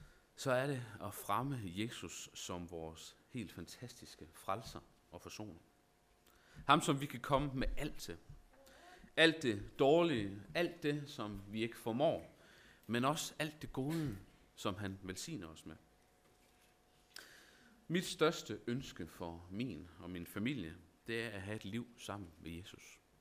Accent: Esbjerg, Region of Southern Denmark, Denmark; Jeg er 30 år gammel. Jeg er født og opvokset lidt uden for Esbjerg.

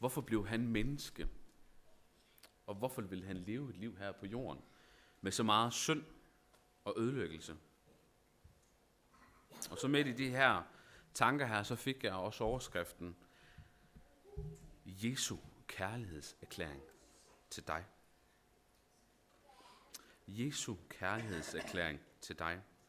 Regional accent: Esbjerg, Region of Southern Denmark, Denmark; Jeg er 30 år gammel. Jeg er født og opvokset lidt uden for Esbjerg.

